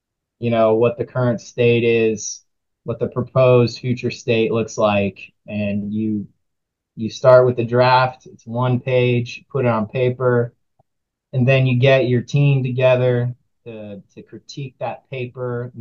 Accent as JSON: {"language": "English", "town": "Tucson", "region": "Arizona", "country": "United States", "tie": "born or raised there", "said": "growing up in Tucson, Arizona, I grew up with my grandfather, mom, and a brother."}